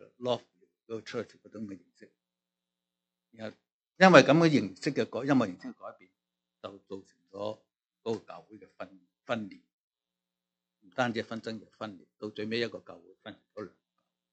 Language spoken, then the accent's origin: Cantonese; China; 其实当时我哋从大陆嚟嘅好多啲学生啊、学者啊